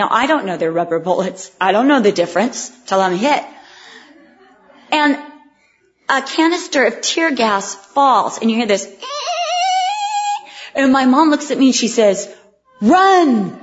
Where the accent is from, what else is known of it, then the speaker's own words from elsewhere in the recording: Los Angeles, California, United States; We were born and raised in L.A.